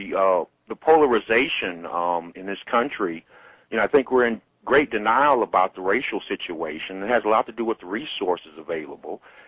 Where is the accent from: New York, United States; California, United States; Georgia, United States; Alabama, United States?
California, United States; Berkeley; born there; I was born in Berkeley, and I'm in my mid-40s. I went through the desegregation in Berkeley and the riots and so forth there.